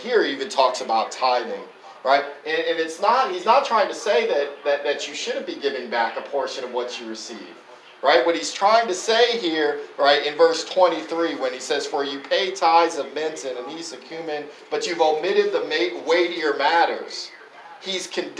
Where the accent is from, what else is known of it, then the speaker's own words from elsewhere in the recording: New Haven, Connecticut, United States; And that was just natural in the community I grew up in New Haven, in Connecticut.